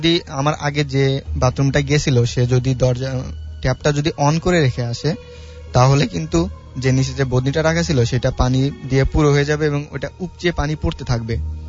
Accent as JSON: {"language": "Bangla", "town": "Dhunat", "region": "Rajshahi Division", "country": "Bangladesh", "tie": "born or raised there", "lives_now": "Dhaka, Bangladesh", "said": "আমি ঢাকাতে সেগুনবাগিচায় থাকি, আর আমার হোম ডিস্ট্রিক্ট বগুড়ার ধুনটে।"}